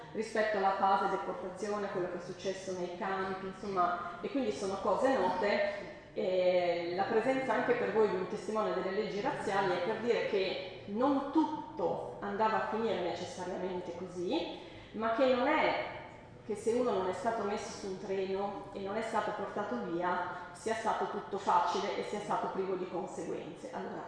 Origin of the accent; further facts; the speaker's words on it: Novara, Piedmont, Italy; della zona di Novara, da dove vengo io